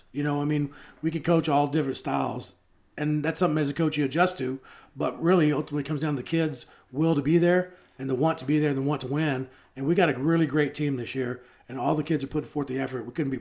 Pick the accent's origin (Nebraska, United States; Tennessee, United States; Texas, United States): Texas, United States; Dallas; Yeah, I'm originally from Dallas, and I played football at Texas A&M University.